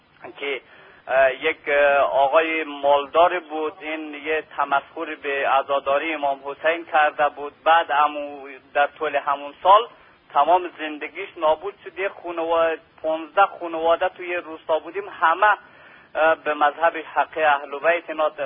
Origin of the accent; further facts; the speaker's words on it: Afghanistan; الان شما ببین، من خودم افغانی هستم